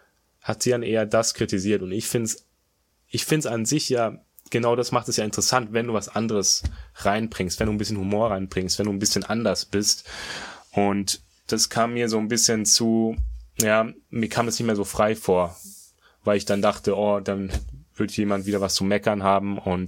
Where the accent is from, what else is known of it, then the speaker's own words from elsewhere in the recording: Germany; ich bin in Deutschland eben aufgewachsen als Sohn einer Japanerin